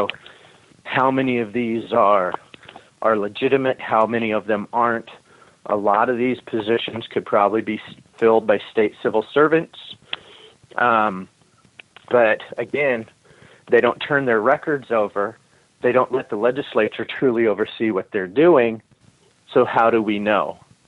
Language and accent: English; California, United States; I don't see, as an American, take away the fact that I've lived in California my whole life, as an American